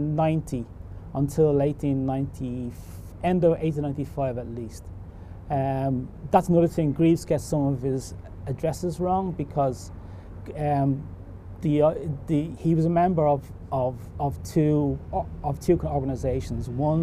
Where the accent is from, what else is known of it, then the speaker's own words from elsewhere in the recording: Dublin, Leinster, Ireland; accent: Dublin; which I can't pronounce with my dub accent